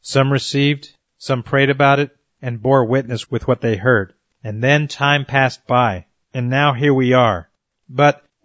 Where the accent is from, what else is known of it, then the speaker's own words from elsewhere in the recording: Texas, United States; also born or lived in Colorado; I grew up in Texas in the earlier years of my life, and I remember how uncomfortable it was to be in an area full of high humidity.